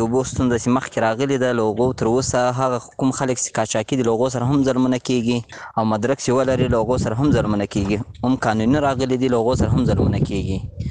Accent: Ghazni, Afghanistan; now in Iran; زه د غزنی ولایت اندړو دی ولسوالي د منانو بابا د سیمې … په ایران کې اوسېږو.

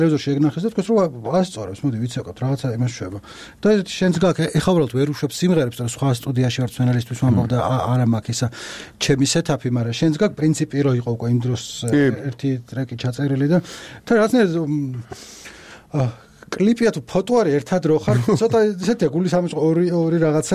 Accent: Baghdati, Imereti, Georgia; also born or lived in Tbilisi; მე თვითონ ბაღდადიდან თბილისელი ვარ მაგრამ ეგი ფესვები იქ ამაქვს

